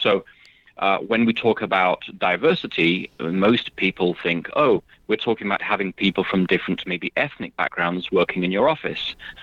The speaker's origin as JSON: {"language": "English", "region": "England", "country": "United Kingdom", "tie": "born or raised there", "moved": "yes", "said": "I was raised in the United Kingdom, in England. Yeah, my father was a pastor. We moved around a lot of northern industrial cities. But the last 25 years, I've lived away from the United Kingdom, so when I go back to England now"}